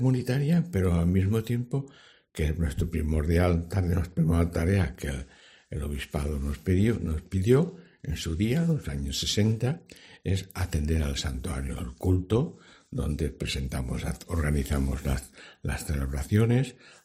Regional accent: Spain; yo que soy español

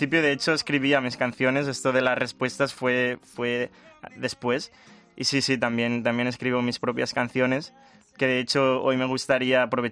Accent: Cabanes, Valencian Community, Spain; Exacto, soy valenciano. Por suerte mi pueblo, soy de un pueblo de Castellón que se llama Cabanes

